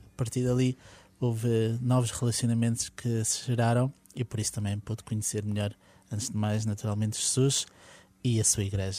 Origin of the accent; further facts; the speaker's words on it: Alcochete, Setúbal, Portugal; eu acabava por passar por Alcochete, pela minha terra natal, até porque parte da minha família lá se encontrava.